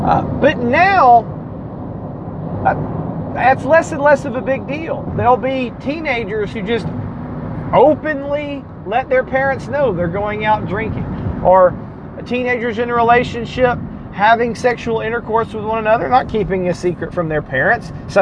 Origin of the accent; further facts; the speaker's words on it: United States; So let's think about the United States, because I don't know what goes on anywhere else. I'm from the United States.